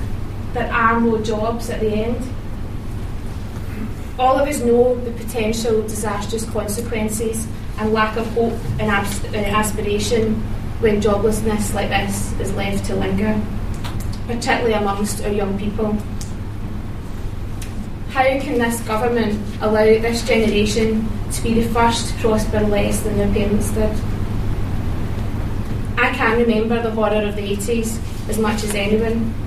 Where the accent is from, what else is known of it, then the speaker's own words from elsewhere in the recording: Scotland, United Kingdom; as I grew up in Scotland.